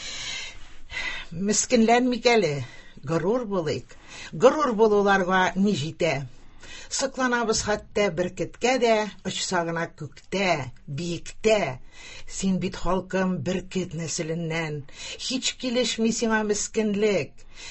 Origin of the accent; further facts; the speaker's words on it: Chistopol, Tatarstan, Russia; мин Чистайдан, сез Башкортстаннан